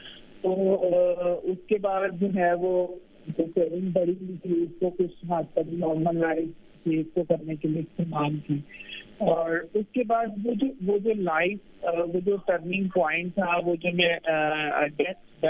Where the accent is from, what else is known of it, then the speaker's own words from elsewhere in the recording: Okara, Punjab, Pakistan; میں اکاڑا میں میری پیدائش ہوئی، اکاڑا میں میں رہی، اکاڑا میں میری 13 سال کی عمر تھی جب جو ہے وہ میری فیملی نے مجھے ڈس آن کر دیا، نکال دیا، اور میں اس کے بعد اپنی نانی کے پاس رہی جا کے،